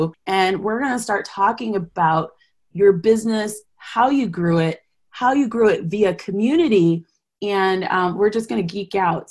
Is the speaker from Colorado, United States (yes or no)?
yes; Colorado, United States; They're originally from Wyoming and I'm from Colorado